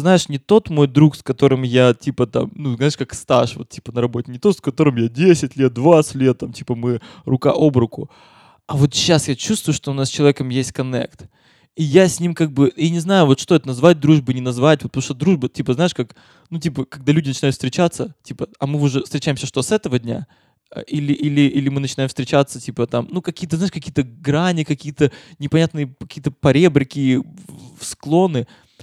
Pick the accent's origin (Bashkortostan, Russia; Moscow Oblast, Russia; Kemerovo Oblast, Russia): Bashkortostan, Russia; Birsk; я из Бирска, мы оба из маленьких городов